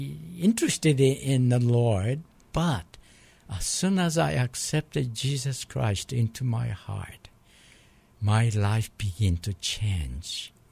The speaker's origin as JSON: {"language": "English", "country": "Japan", "said": "Well, I'm from Japan."}